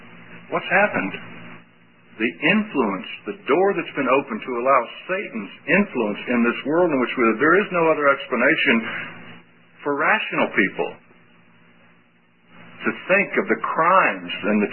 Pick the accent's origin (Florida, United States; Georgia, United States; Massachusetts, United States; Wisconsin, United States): Florida, United States; Jacksonville; You know, when I grew up in Jacksonville, Florida as a little boy, I remember that, my parents, as I've said, they weren't Christians.